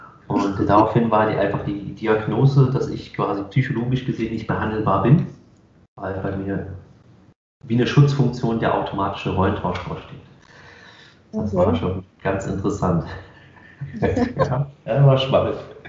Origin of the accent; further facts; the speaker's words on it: Berlin, Germany; Einmal unter anderem bin ich im Marzahn aufgewachsen. Falls das jemand nicht sagt, außer jetzt sind wir aus Marzahn, das ist immer ein Begriff. Aber so generell ist Marzahn eher so ein bisschen das Ghetto in Berlin.